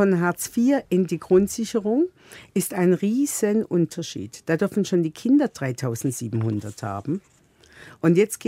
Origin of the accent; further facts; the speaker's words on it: Baden-Württemberg, Germany; ich komme ja selbst auch aus Baden-Württemberg